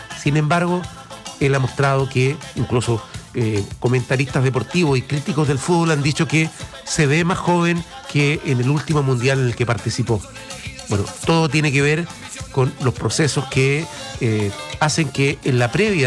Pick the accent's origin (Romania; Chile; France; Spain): Chile; cómo somos los chilenos